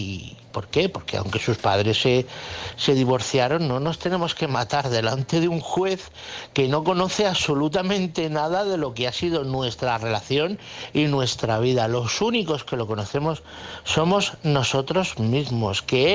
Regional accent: Toledo, Castilla-La Mancha, Spain; Hola, buenas noches, Álvaro. … de Toledo.

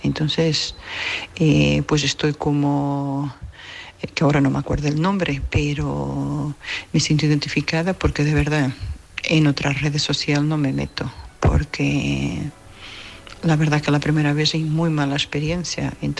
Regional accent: Burgos, Castile and León, Spain; Soy de Burgos.

